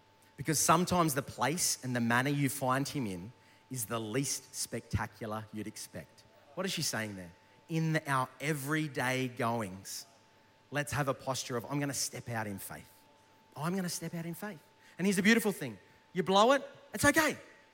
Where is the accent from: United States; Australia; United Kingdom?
Australia; New South Wales; I'm from New South Wales, but please stay with me.